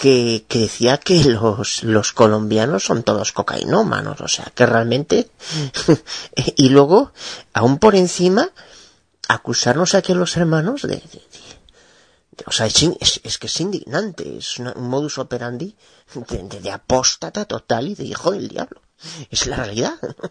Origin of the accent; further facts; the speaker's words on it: Galicia, Spain; soy abogada de Galicia, España.